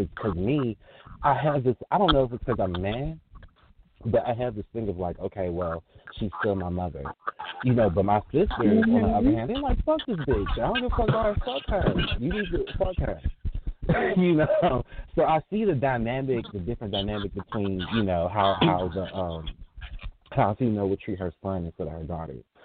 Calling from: Florida, United States; I'm calling from Florida.

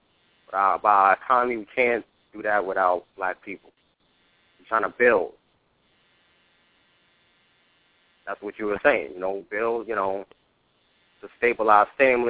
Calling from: Florida, United States; I'm calling from Florida.

